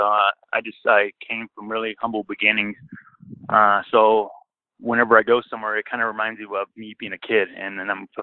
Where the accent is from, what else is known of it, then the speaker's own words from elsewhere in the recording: Clovis, California, United States; also born or lived in Fresno; because I was born in Fresno, California, which is between San Francisco and L.A. So at this point, I moved to Clovis, California, which is a suburb.